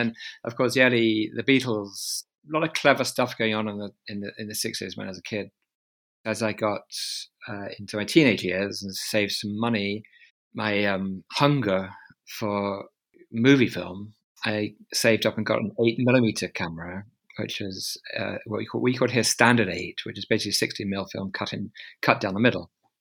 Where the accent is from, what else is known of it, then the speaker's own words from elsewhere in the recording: London, United Kingdom; I was brought up in London